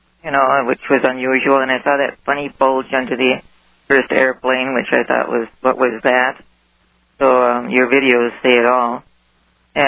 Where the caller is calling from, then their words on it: Michigan, United States; I'm calling from the Upper Peninsula of Michigan.